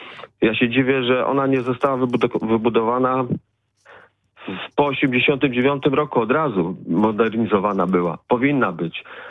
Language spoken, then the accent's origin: Polish; Poznań, Greater Poland Voivodeship, Poland; my jako poznaniacy jesteśmy tacy europejscy, nowocześni